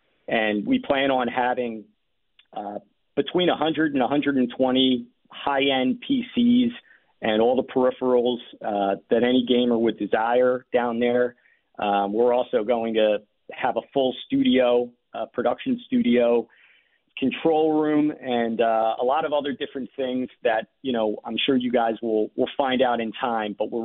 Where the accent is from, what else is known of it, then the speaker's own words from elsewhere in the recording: Philadelphia, Pennsylvania, United States; And we're just so happy to, you know, be born and bred in Philly and keep our headquarters here.